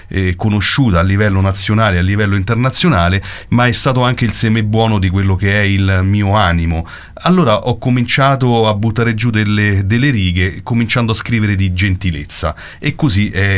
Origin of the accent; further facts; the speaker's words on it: Latina, Lazio, Italy; sono un latinense doc intanto, quindi adoro la mia città, sono nato a Latina